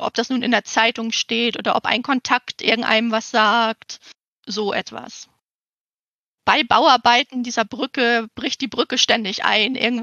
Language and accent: German; Hamburg, Germany; Als Hamburger kann ich immer noch sagen, unsere Elbphilharmonie ist jetzt wenigstens mal fertig.